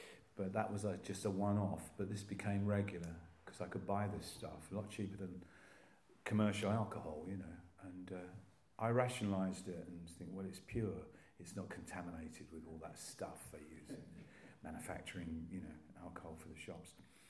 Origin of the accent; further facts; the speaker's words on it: Croydon, London, United Kingdom; I grew up in South London, Croydon